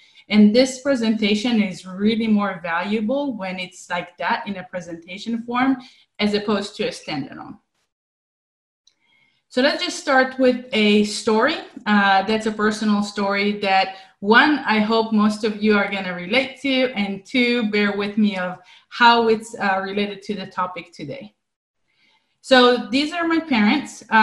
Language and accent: English; Israel; I was born and raised in Israel